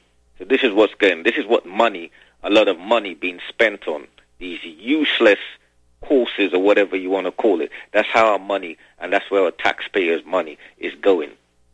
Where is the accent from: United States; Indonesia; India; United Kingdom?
United Kingdom; London; Now, I'm a Londoner, and I can tell you nowadays there is no such thing.